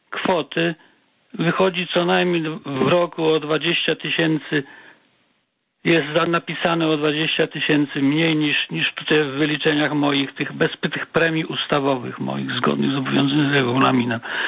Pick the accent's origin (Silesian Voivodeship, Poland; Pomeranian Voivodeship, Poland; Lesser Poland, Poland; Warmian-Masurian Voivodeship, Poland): Pomeranian Voivodeship, Poland; Gdańsk; ja jestem z Oliwy, ale dzwonię teraz z Welina.